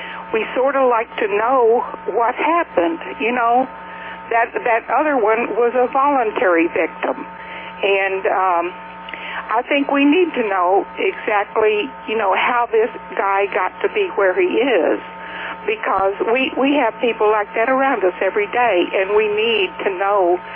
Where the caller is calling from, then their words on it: Arkansas, United States; Hi, Kevin. … in Arkansas.